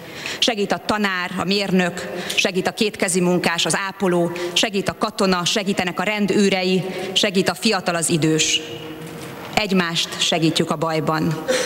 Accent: Szeged, Csongrád-Csanád, Hungary; moved away as an adult; now in Budapest, Hungary; Szegedi vagyok, akkor is a 18 éves korom óta a 11. kerületben élek.

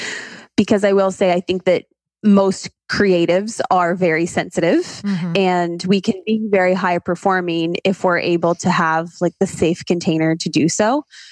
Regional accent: Ohio, United States; I am originally from Ohio. Yes.

